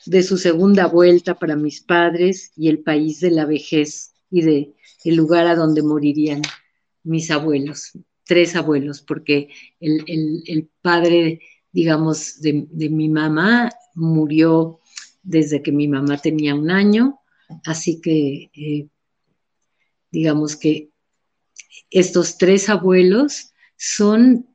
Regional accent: Mexico; first language Spanish; Yo, aunque no fui arrullada, digamos, de una forma natural en castellano, soy mexicana.

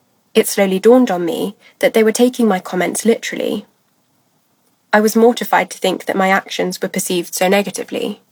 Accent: Singapore; I grew up in Singapore in an international environment that was culturally quite British, so this kind of interaction was fairly common.

